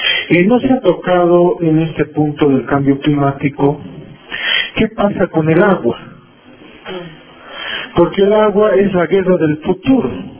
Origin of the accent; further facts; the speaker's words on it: Cochabamba, Bolivia; Buenos días, yo soy de aquí de Cochabamba